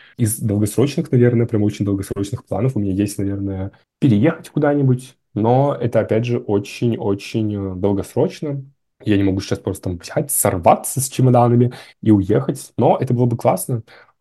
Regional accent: Russia; Я просто в стране, где родился, вырос, жил, я враг

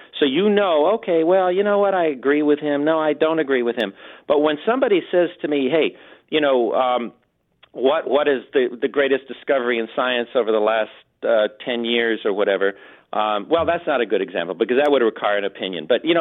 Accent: Los Angeles, California, United States; still that kid from East L.A. I was born in East L.A. on the wrong side of the track.

